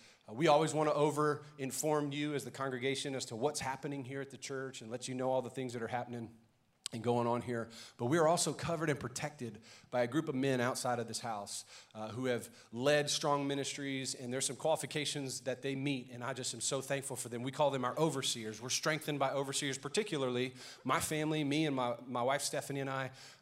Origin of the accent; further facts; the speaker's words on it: Louisiana, United States; Louisiana long enough that I'm going to call him an Italian Cajun, which is why I like him, because I'm Cajun too.